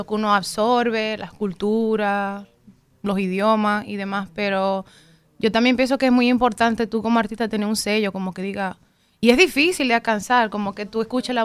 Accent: Dominican Republic; yo soy dominicana, tiene que ser en español, porque es que no hay de otra manera. Y le meto el inglés ahí, como debe ser.

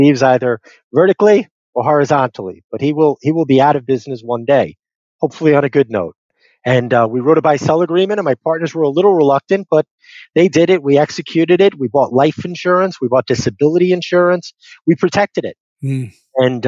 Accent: Bronx, New York, United States; I grew up in the Bronx, and I grew up in a depressed area that my hobby was working.

